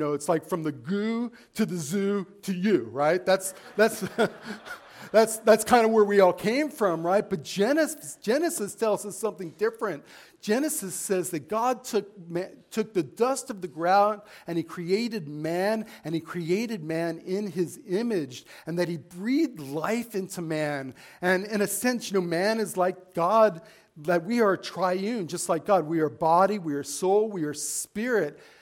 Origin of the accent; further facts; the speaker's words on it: Las Vegas, Nevada, United States; like growing up in Las Vegas, when you go out in your backyard at night, you look up and all you really see is the reflection of the Las Vegas Strip.